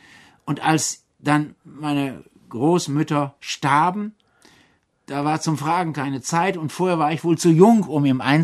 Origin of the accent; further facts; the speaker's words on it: Bielefeld, North Rhine-Westphalia, Germany; Wenn ich an die Zeiten meiner Kindheit in Bielefeld denke